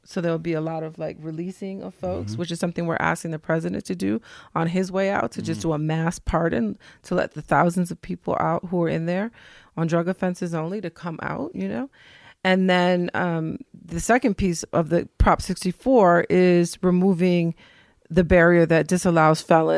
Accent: Detroit, Michigan, United States; The entire state of California would have been my hometown, Detroit, if it wasn't for marijuana.

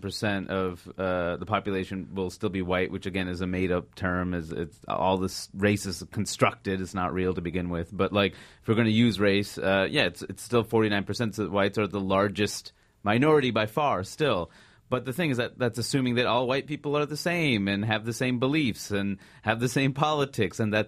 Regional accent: Queens, New York, United States; landed at LaGuardia Airport, and I grew up in Queens.

